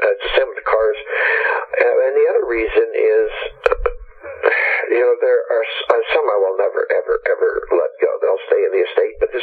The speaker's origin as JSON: {"language": "English", "region": "Nova Scotia", "country": "Canada", "tie": "born or raised there", "said": "I was brought up in Nova Scotia."}